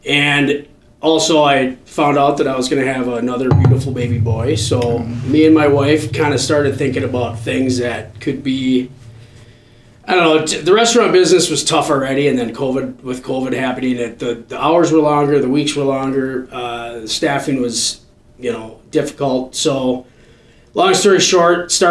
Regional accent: Tonka Bay, Minnesota, United States; I grew up around right outside of Excelsior in Tonka Bay, so this is kind of my stomping ground, so it's nice to be here.

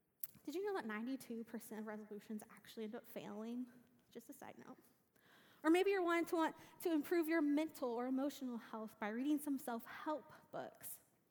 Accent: Reed Spring, Missouri, United States; I spent some time visiting my family in my hometown of Reed Spring, Missouri. And so that's just 20 minutes outside of the Branson area.

